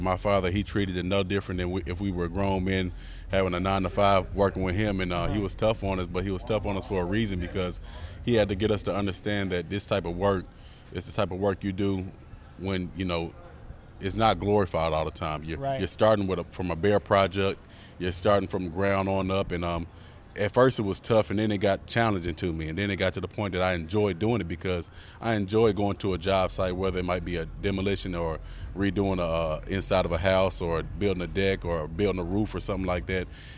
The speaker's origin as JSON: {"language": "English", "town": "Jacksonville", "region": "Arkansas", "country": "United States", "tie": "born or raised there", "said": "growing up in Jacksonville, Arkansas, not having a lot of money or resources when we were growing up"}